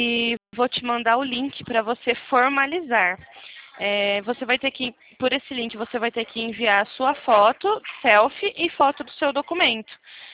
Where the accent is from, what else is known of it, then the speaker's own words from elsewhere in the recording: Araras, São Paulo, Brazil; Eu sou de Arara, São Paulo.